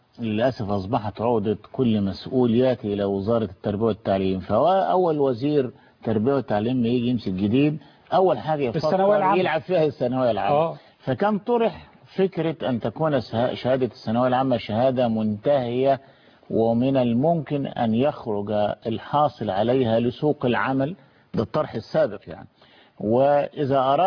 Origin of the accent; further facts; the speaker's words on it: Egypt; احنا كمجتمع مصري